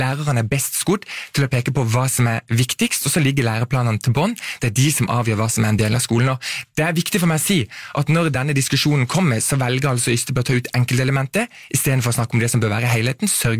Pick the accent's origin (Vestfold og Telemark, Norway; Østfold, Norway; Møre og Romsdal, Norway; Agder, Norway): Agder, Norway; Lista; Jeg kommer fra Lista, som sagt, det er det amerikanske Lista, nettopp.